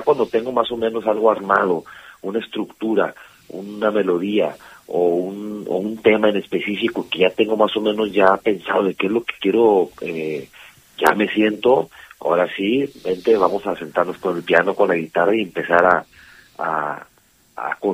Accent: Mexico; now in Spain; yo soy mexicano, e independientemente que vivo acá en España y que estoy enamorado de España, sigo trayendo lo mexicano en la sangre.

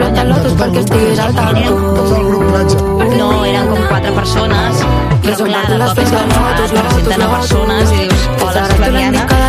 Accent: Igualada, Catalonia, Spain; moved away as an adult; jo estimo Igualada, però jo als 18 anys vaig marxar d'Igualada.

